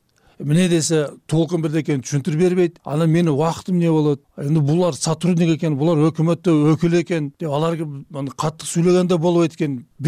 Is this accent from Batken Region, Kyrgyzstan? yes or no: no; Osh, Osh Region, Kyrgyzstan; өзүм Оштон болом.